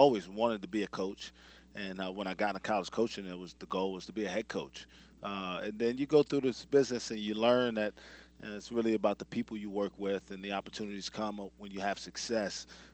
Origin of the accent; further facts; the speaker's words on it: New York City, New York, United States; growing up in New York City, baseball is not that big a deal in youth leagues.